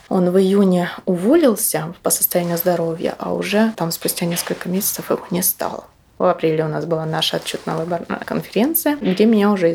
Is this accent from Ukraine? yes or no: yes; Donetsk, Donetsk Oblast, Ukraine; now in Murmansk, Russia; В Мурманск, вообще в Российскую Федерацию, я приехала в 2014 году как беженец, потому что я сама из Украины, с Донецка, и приехала сюда уже, когда начались боевые действия на Донбассе.